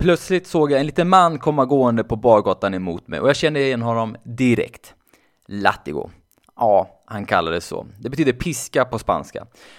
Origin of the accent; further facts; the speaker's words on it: Sweden; Och när jag nämnde att jag var från Sverige så kom han ihåg att jag jobbade ihop med mexikanen.